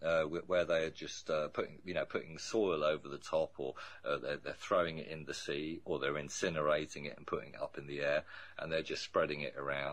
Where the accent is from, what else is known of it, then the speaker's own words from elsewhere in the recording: Ireland; I'm actually Irish. I'm defending English soldiers.